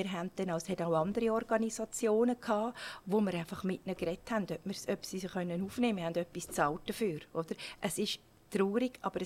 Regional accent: Switzerland; Ich komme aus der Schweiz

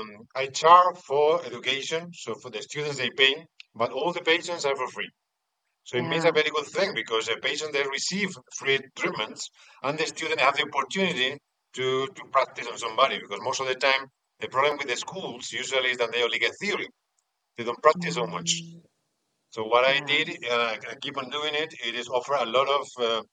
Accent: Madrid, Community of Madrid, Spain; English is a second language; I was born in a very modern society, we can say. I'm from Madrid.

